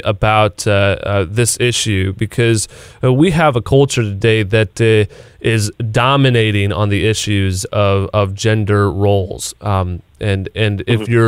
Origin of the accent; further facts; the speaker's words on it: Midwest, United States; But now I'm in New England. I grew up in the Midwest. Now I'm in New England